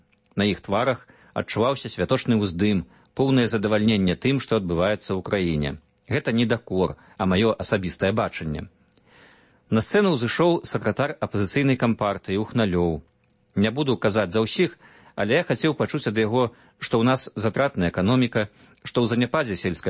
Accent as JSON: {"language": "Belarusian", "region": "Grodno Region", "country": "Belarus", "tie": "born or raised there", "said": "У маёй роднай вёсцы на Гродзеншчыне апошняе вяселле было 20 год таму, апошняе пахаванне у мінулым месяцы."}